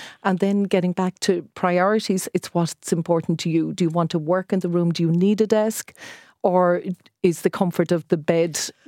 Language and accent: English; Ireland; I'm Irish. My background actually is art and design. I studied sculpture, so I love texture.